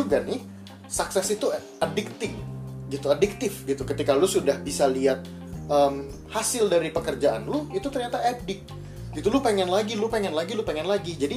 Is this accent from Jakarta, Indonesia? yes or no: yes; Jakarta, Indonesia; Mungkin kalau kita orang Jakarta ya mungkin 5-10 menit lah ya